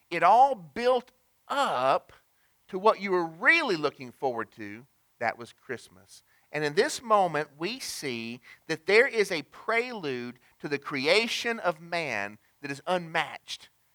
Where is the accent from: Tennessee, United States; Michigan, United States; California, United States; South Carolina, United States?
Tennessee, United States; East Ridge; I remember East Ridge, Tennessee, my hometown.